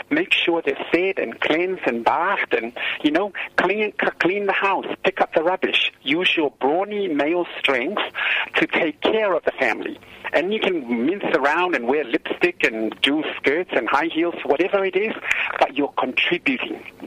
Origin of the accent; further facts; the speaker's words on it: Samoa; The thing growing up in Samoa, or for all Samoans, Fafafine and Fafatama, is that safe space is your family, your ainga.